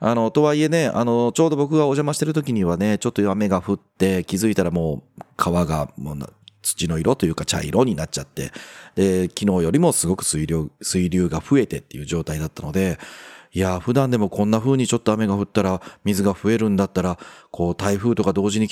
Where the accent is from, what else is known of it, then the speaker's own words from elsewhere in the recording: Kobe, Hyogo, Japan; 阪神大震災もね、もろに地元神戸にいた時にこう食らってますので